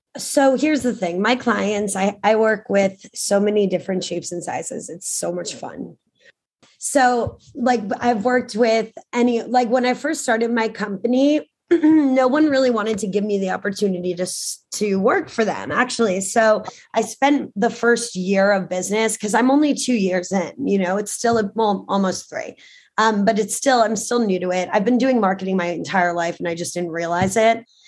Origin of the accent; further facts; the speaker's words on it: The Hamptons, New York, United States; Like, I love being from here and to be able to go out in the world and say, I'm from the Hamptons.